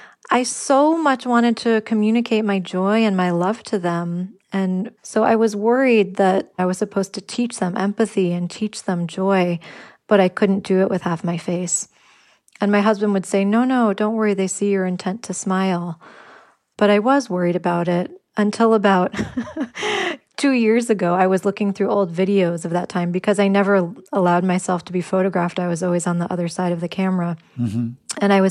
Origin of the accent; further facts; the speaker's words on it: Ireland; I'm Irish, you know, thinking of how when we all drink, our eyes get a little droopy.